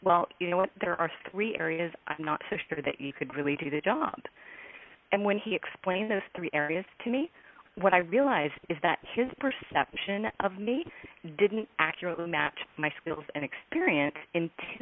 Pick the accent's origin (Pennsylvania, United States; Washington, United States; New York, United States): Washington, United States; Seattle; And that's tough to do because I'm from Seattle.